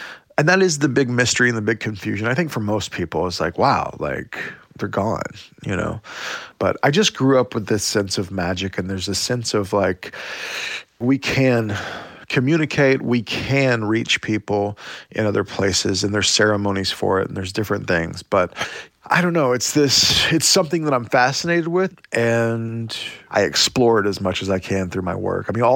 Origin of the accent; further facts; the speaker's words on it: Oklahoma, United States; growing up in Indian Territory, Oklahoma.